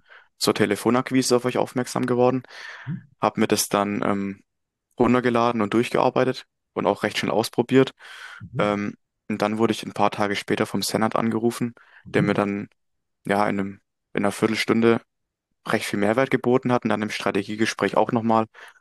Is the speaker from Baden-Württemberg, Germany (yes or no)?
yes; Möckmühl, Baden-Württemberg, Germany; ich bin 22 Jahre alt, komme aus Mückmühl, das ist in der Nähe von Heilbronn.